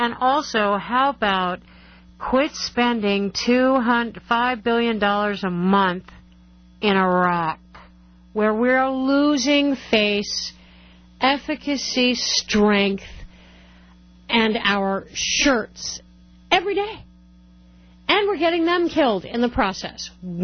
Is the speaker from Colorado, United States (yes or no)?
yes; Colorado, United States; I grew up in Colorado.